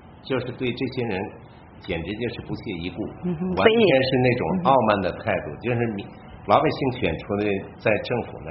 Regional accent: Harbin, Heilongjiang, China; 就是我的家乡哈尔滨有2个村已经搞过这个实验

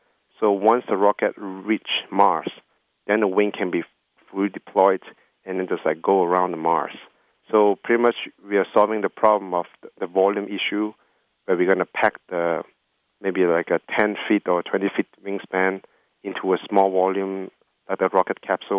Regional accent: Malaysia; I'm from Malaysia, and I've been studying engineering since high school.

